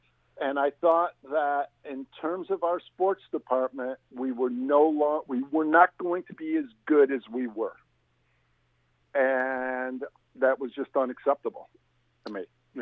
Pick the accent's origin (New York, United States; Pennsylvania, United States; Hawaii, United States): New York, United States; I mean, I grew up in Western New York.